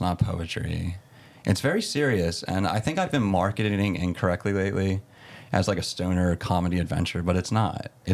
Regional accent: Philadelphia, Pennsylvania, United States; born there; now in King of Prussia, United States; I was born in Fox Chase.

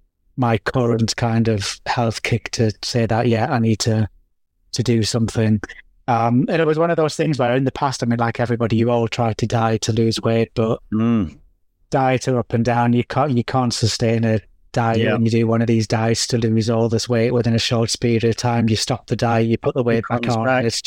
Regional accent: Newcastle, North East England, United Kingdom; now in Manchester, United Kingdom; Yes, so I'm from Newcastle, but living in Manchester.

